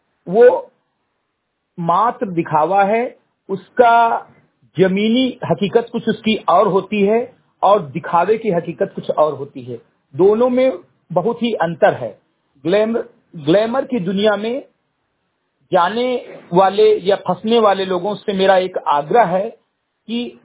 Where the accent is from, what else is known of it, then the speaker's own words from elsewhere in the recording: Katahi, Uttar Pradesh, India; ग्राम सभा समिति कटही विकासखंड मेनपुरवा जनपद बहराइच का मूल निवासी हूं